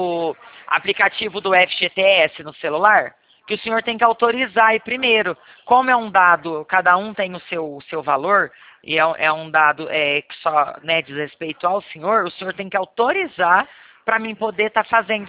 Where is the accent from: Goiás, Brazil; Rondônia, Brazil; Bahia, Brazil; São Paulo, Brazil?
São Paulo, Brazil; Bebedouro; eu sou aqui de Bebedouro também, interior de São Paulo